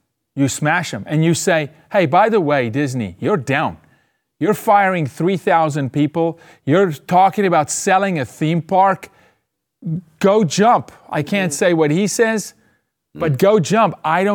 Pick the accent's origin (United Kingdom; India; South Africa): South Africa; I see his upbringing because I was born and raised in Africa too. Same place, not far from him.